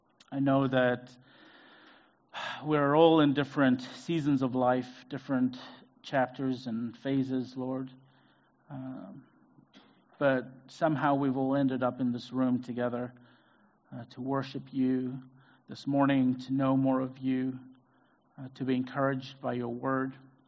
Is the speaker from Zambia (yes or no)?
yes; Zambia; now in United States; If you don't know me, I'm originally from Zambia in South Africa, but I've been here since 2001, so it's been a while. Most of my family is American now, but I'm still African, proudly African.